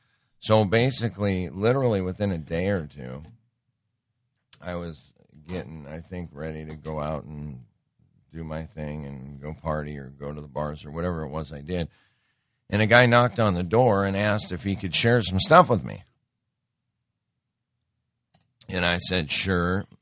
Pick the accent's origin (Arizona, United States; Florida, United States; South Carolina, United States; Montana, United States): Montana, United States; Growing up in Montana, at least at the time, back in the 70s and 80s, for some reason, there was not a lot